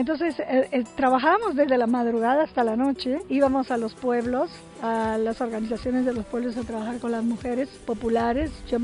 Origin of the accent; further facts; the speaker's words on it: Amazon, Peru; now in Mexico; ya había un locutor en mi pueblo, porque yo soy de un pueblo de la Amazonía peruana